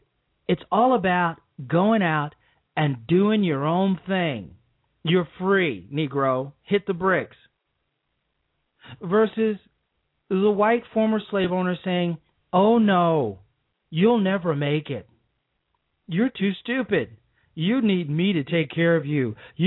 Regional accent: Ponce, Puerto Rico; born there; I happen to be born in Puerto Rico, in Ponce, Puerto Rico. My mom's was Puerto Rican, my dad black. So I was born in Ponce

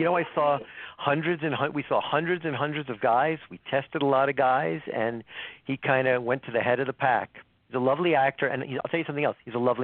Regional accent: New York City, New York, United States; born there; now in Los Angeles, United States; I was born in New York City, and it's the greatest city in the world, and I love it.

